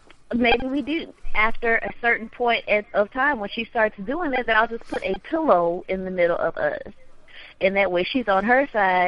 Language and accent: English; the South, United States; I'm from the South. We got a lot of space.